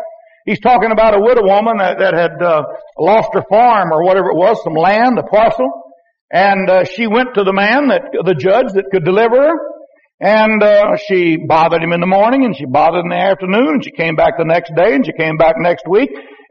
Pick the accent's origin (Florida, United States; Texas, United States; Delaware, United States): Texas, United States; And I grew up on a river. I was born on the Lampasas River. The farm that we were on was six acres on both sides of the Lampasas River